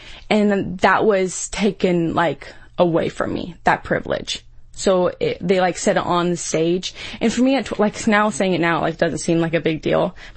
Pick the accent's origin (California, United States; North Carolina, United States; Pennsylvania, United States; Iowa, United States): California, United States; born there; So I was born in California.